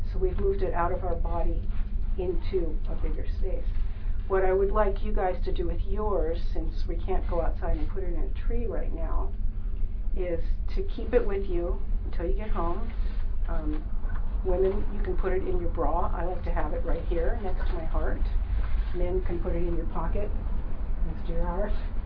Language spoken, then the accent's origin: English; Oregon, United States; We don't have a lot of rivers here. I came from Oregon where there were rivers everywhere.